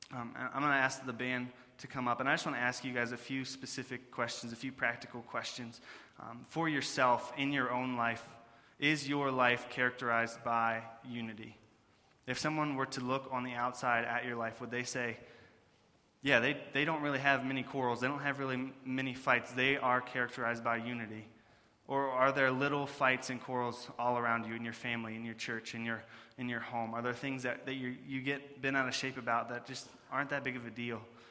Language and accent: English; West Virginia, United States; We're from West Virginia, through y'all.